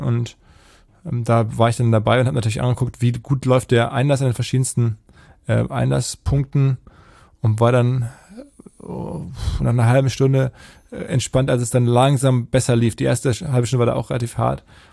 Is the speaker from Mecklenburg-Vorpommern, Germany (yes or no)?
no; North Rhine-Westphalia, Germany; now in Hamburg, Germany; Ich bin ja aus dem Ruhrgebiet